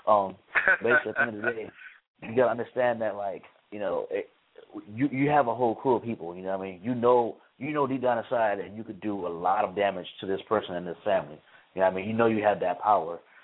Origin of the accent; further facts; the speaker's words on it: Chicago, Illinois, United States; now in Tallahassee, United States; live here in Tallahassee, born and raised in Chicago, live in Tallahassee for school at the Florida State University